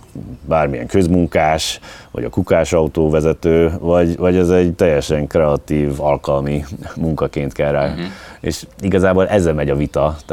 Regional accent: United States; now in Hungary; Tehát én Amerikában nőttem föl, és itt töltöttem a nyaraimat Magyarországon, így tudtam magyarul, meg hát maradt meg be a magyar, és nem felejtettem el az évek alatt. Én már itt élek most már 20-valahány éve.

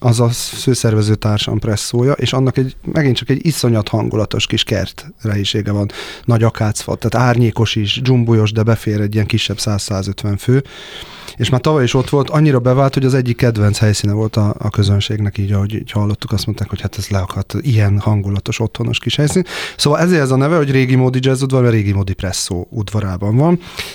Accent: Szeged, Csongrád-Csanád, Hungary; én szegedi vagyok, és a Tisza, meg a víz, a folyóvíz, a horgászat, a csónak, a természet, ez meghatározta a gyerekkoromat

